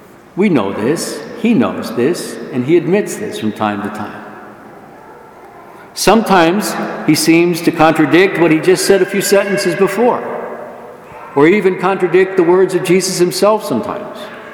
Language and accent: English; San Antonio, Texas, United States; I went to see Pope John Paul when he came to visit my hometown of San Antonio.